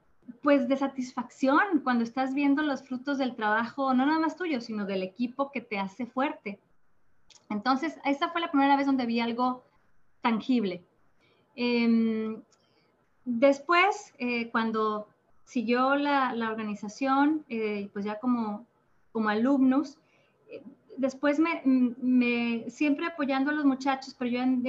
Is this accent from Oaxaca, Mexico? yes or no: no; Ciudad Juárez, Chihuahua, Mexico; soy de Ciudad Juárez, Chihuahua. Yo vengo de una ciudad fronteriza que es muy diferente al resto de la República.